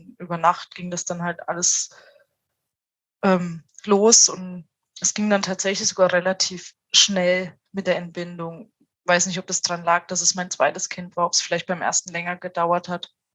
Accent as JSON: {"language": "German", "region": "Thuringia", "country": "Germany", "tie": "born or raised there", "also_born_or_lived": "Baden-Württemberg"}